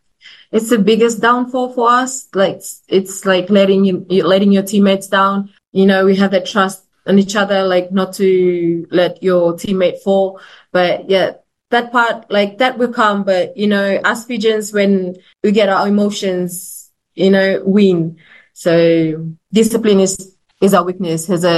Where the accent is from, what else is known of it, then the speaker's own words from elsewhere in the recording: Nukubalavu, Northern Division, Fiji; also born or lived in Lau; So I'm originally from Tobu Totoya in Lau, and also my mom's from Nukumbalavu village in Savu Savu. I was brought up in my mom's village. I grew up there. I went to school in Savu Savu as well, in primary school in Savarekareka and secondary in St. Bede's College.